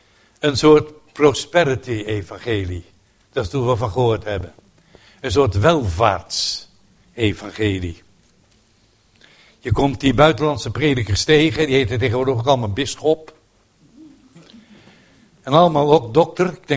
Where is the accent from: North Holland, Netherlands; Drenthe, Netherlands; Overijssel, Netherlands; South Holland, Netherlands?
North Holland, Netherlands; Amsterdam; Ik ben Amsterdammer, ik weet weinig van land en van bomen af.